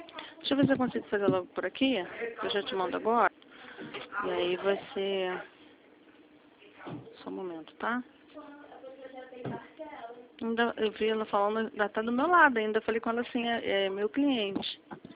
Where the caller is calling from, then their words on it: Rio de Janeiro, Brazil; Eu falo do Rio de Janeiro.